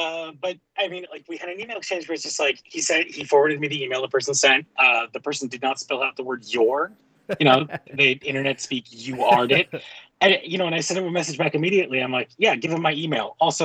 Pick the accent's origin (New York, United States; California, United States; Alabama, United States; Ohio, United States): New York, United States; New York City; For all of my being born and raised in New York City, never worked like a real job in the States.